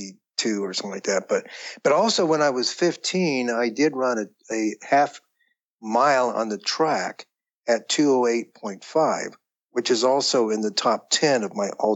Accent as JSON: {"language": "English", "town": "Manhattan", "region": "Kansas", "country": "United States", "tie": "born there", "lives_now": "Los Altos, United States", "said": "I'm 70 years old. I was born in Manhattan, Kansas, and currently I'm living in Los Altos, California"}